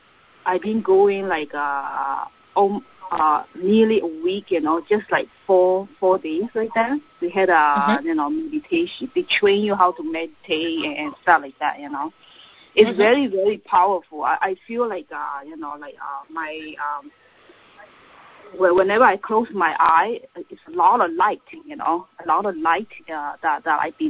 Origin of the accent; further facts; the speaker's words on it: Myanmar; No, I'm from Burma, Myanmar.